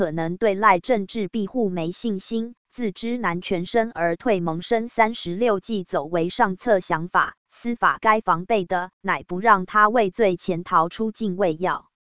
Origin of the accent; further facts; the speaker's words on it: Taiwan; 身为台湾人